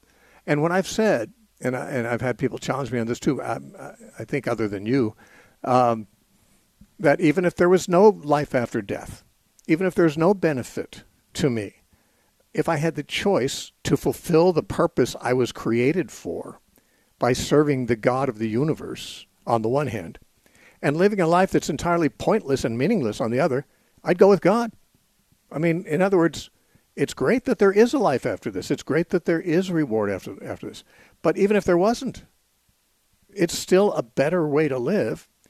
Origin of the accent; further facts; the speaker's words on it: United States; I'm an American. I have sanitary water coming out my plumbing.